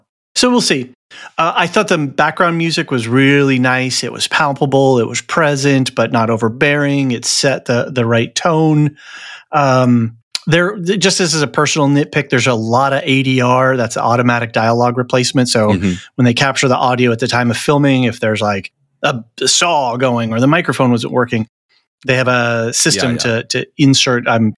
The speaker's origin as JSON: {"language": "English", "town": "Seattle", "region": "Washington", "country": "United States", "said": "Like I was really working out because I'm from Seattle."}